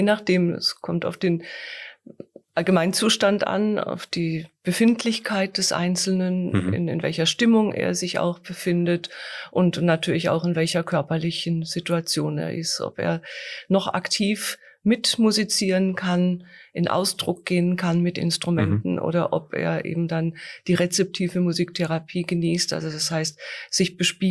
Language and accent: German; South Germany, Germany; now in Fulda, Germany; Ich komme aus Süddeutschland, aus der Nähe des Bodensees.